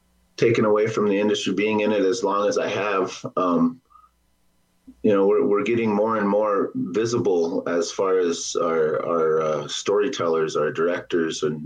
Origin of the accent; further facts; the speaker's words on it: Pierre, South Dakota, United States; also born or lived in Lower Brule; I grew up in Lower Brule and moved off the reservation after in the fifth and sixth grade. And I grew up in Pierre, and then I moved to Aberdeen, South Dakota